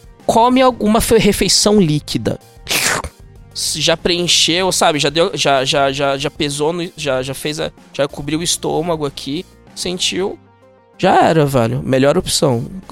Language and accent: Portuguese; Brazil; Eu meto um PF, eu sou brasileiro, velho.